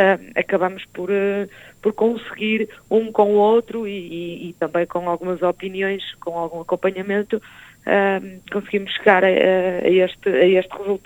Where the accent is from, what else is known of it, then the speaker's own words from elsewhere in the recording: Guimarães, Norte, Portugal; eu sou de Guimarães e adoro falar da minha cidade